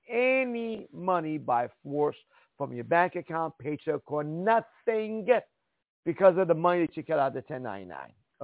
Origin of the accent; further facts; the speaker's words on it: Iran; I'm from Iran. We had no right to due process of law, no jury trial, no right to bear arms, no freedom of speech